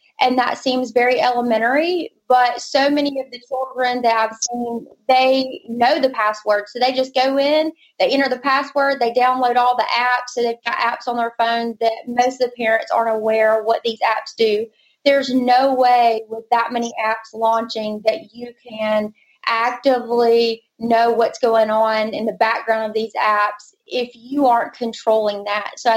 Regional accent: Alabama, United States; I grew up and born and raised in Alabama, Central Alabama exactly

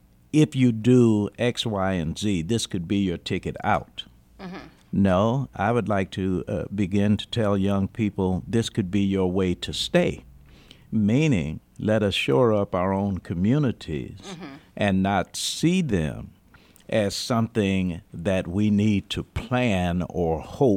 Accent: Chicago, Illinois, United States; And let me say to I grew up in Chicago, and old Mayor Daley used to say to both of you

